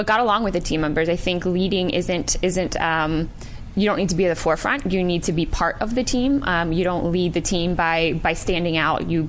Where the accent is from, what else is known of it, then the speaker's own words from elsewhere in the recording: York, Pennsylvania, United States; York, Pennsylvania.